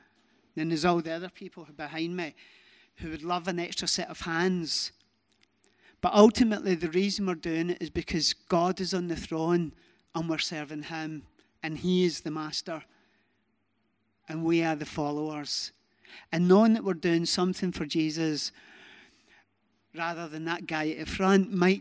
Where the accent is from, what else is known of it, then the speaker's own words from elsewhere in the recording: United Kingdom; We're very British, aren't we, when it comes to ministry?